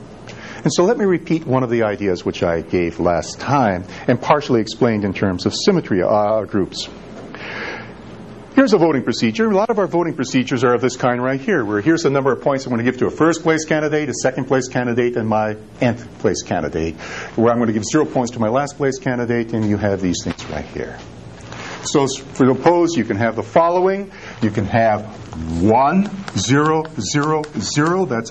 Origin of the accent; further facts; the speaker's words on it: Chicago, Illinois, United States; thought I came from a tough town. I came from Chicago, you know, and you know Chicago. You've heard of Chicago.